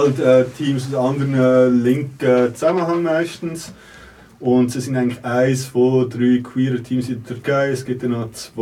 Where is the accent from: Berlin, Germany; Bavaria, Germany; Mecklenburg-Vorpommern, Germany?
Berlin, Germany; als Berliner